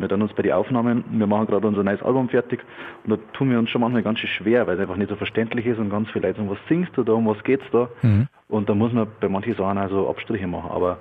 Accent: Bavaria, Germany

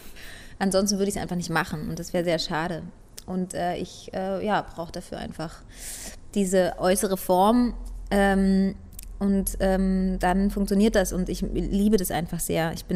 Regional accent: East Germany, Germany; Ich komme selber aus der DDR, da ist es ganz normal, mit in meinem Alter schon 2 bis 3 Kinder zu haben

